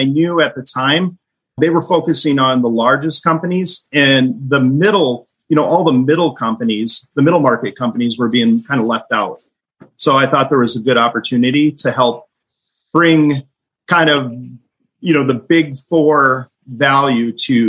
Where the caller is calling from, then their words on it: Fargo, North Dakota, United States; Of course. Yeah, Fargo, North Dakota is always beautiful this time of January.